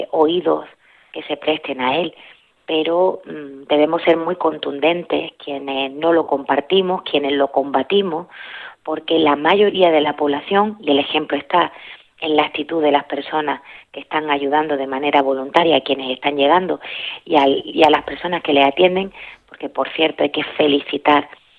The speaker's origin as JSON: {"language": "Spanish", "region": "Andalusia", "country": "Spain", "said": "ni en lo que somos el pueblo andaluz, que somos un pueblo generoso"}